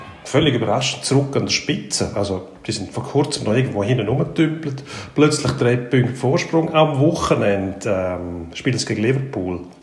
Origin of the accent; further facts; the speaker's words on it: Switzerland; Aber bei uns in der Schweiz ist das nordamerikanische System einfach zu implementieren, ohne alle Begleitumstände.